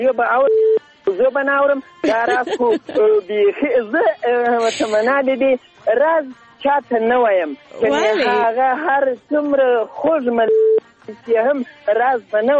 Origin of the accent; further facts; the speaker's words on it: Zabul, Afghanistan; now in Ghazni, Afghanistan; په زابل کې نه زه اصلا د زابل اوسیدونکی یم.